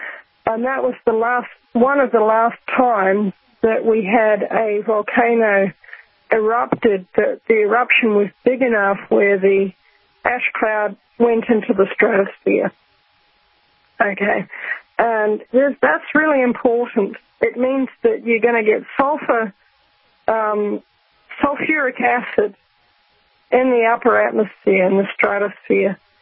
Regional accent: Rotorua, Bay of Plenty, New Zealand; I grew up at Rotorua in New Zealand, which is about 50 miles down the road from Taupo.

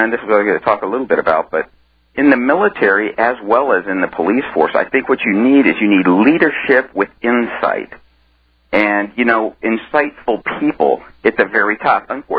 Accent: Fort Myers, Florida, United States; I was born and raised in South Florida, down in Fort Myers.

